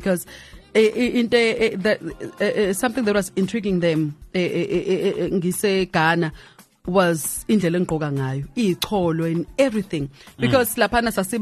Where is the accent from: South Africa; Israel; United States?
South Africa; but not only just being a South African, but an African woman, you know.